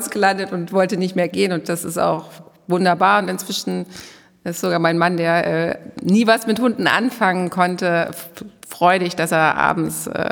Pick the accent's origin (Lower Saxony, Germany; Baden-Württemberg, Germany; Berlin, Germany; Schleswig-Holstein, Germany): Lower Saxony, Germany; Goslar; Und aufgewachsen bin ich in Goslar am Harz.